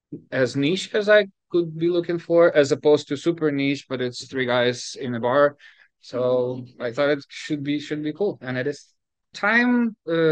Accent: Ukraine; Not everybody knows this last name. Yeah, I'm from Ukraine.

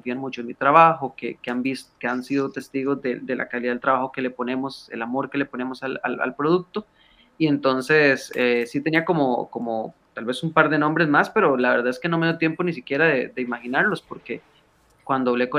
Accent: Costa Rica; perdón que hable así como muy tico

